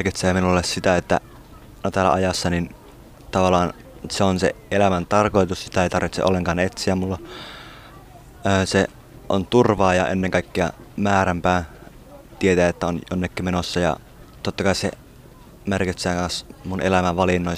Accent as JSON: {"language": "Finnish", "town": "Ii", "region": "North Ostrobothnia", "country": "Finland", "said": "mä oon Iistä. Se on pieni paikka Oulusta, vähän matkaa pohjoiseen."}